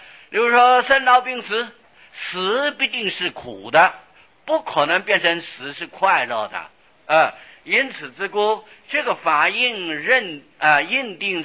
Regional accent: China; 我们中国人好像就是认这个印章。

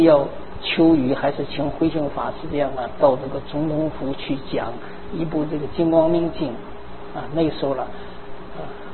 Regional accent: China; 我小的时候在大陆上

